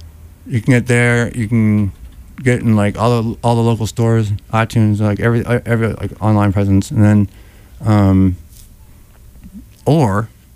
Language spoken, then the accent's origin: English; Boston, Massachusetts, United States; I grew up here in Boston, or outside of Boston, and went to Emerson.